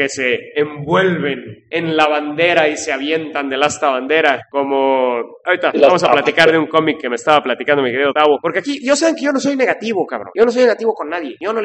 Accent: Mexico; así somos los mexicanos, ahorita, desgraciadamente.

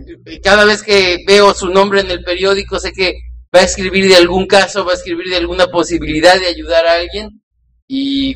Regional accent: Mexico; como mexicanos, así de descreídos estamos acerca de los políticos

